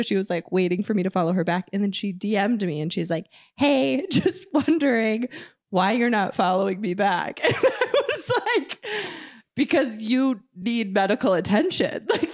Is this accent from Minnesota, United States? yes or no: no; Big Bend, Wisconsin, United States; Like, suburbs of Milwaukee. I went to Mogwanago High School. I grew up in Big Bend, which is... There's 1,100 people there.